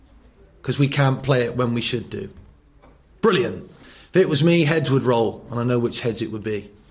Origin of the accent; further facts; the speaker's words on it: England, United Kingdom; I come from England.